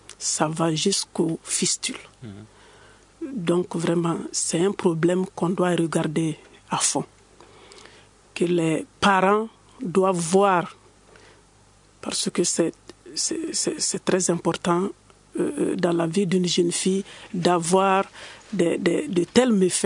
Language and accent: French; Mali; c'est la culture et la tradition qui prônent ici chez nous au Mali.